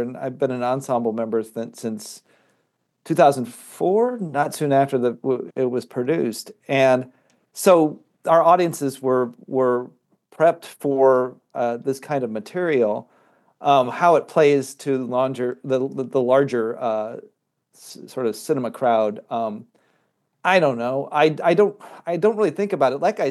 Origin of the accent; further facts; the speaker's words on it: Iowa, United States; now in Chicago, United States; I grew up in Iowa and have lived in the Chicagoland area for a very long time.